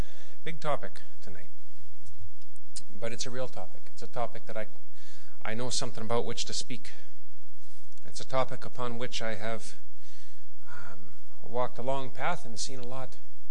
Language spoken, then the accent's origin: English; Canada; also born or lived in Ohio, United States; now in Russia; Say, honestly, I was born here in Ohio, actually. I spent my whole life in Canada as a missionary kid, but my family, we live in Russia. We've lived there for the last 10 years.